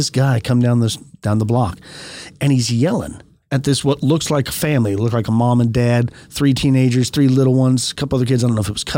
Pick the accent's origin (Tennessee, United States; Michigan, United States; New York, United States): Tennessee, United States; I'm from Tennessee, and like, you know, I'm like, I got it.